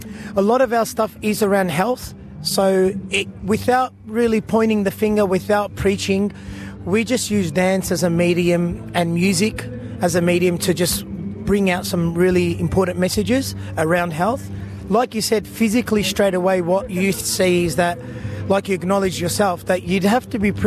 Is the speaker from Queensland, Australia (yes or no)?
no; Melbourne, Victoria, Australia; being born and raised in Melbourne and being attached to numbers and age, the best advice I ever got